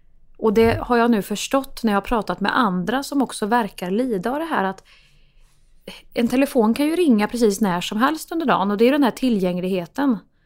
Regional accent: Värmland, Sweden; Jag tycker om Göteborg, men jag ser mig inte som någon göteborgare. Jag ser mig som en regelrätt värmlänning liksom.

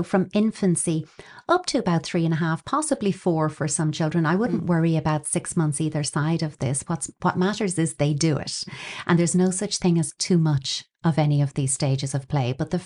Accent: Ireland; you know, in Ireland, we're speaking English primarily to our children.

